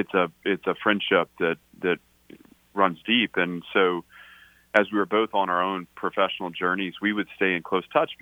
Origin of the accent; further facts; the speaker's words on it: Nashville, Tennessee, United States; Well, listen, I'm a Nashvillian, and I'm enjoying living in my city. This is my hometown, and I want my family to experience it.